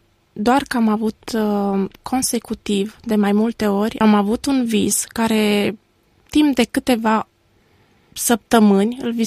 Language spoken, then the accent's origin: Romanian; Gura Humorului, Suceava County, Romania; born there; M-am născut în Gura Humorului în anul 1978. Fac parte dintr-o familie creștină. Suntem 5 copii, 2 fete și 3 băieți.